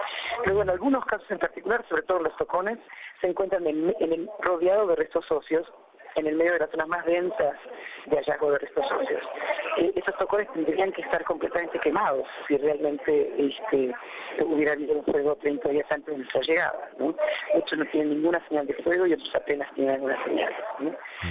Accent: Argentina; A nosotros, como peritos argentinos, nos llaman cuando ya la bolsa la han sacado del río

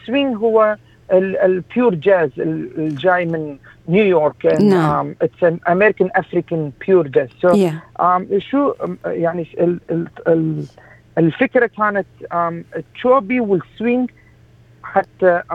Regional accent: Iraq; moved away; فأني هذا البرنامج سويت لمن جينا من العراق. أنت تعرفين بالعراق إحنا ودخلنا حروب، حروب العراق والإيران، حروب الكويت، كان في عندنا تروما.

